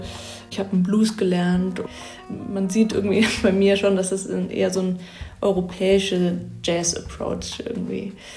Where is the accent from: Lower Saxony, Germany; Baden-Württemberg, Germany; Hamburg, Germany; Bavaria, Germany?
Baden-Württemberg, Germany; Karlsruhe; an der Musikschule in Karlsruhe, wo ich groß geworden bin.